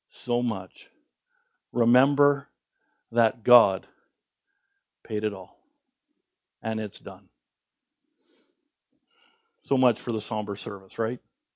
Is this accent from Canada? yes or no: yes; Canada; But then again, we are Canadian, and I don't know that we are truly a Pentecostal church.